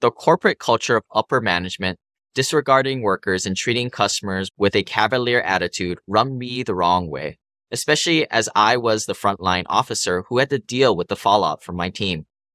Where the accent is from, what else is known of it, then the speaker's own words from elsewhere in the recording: Hawaii, United States; I was born and raised in Hawaii by middle-class parents.